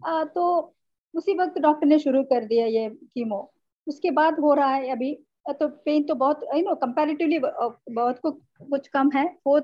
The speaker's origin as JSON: {"language": "Hindi", "region": "South India", "country": "India", "said": "हमारे यहाँ, मैं साउथ इंडियन हूँ"}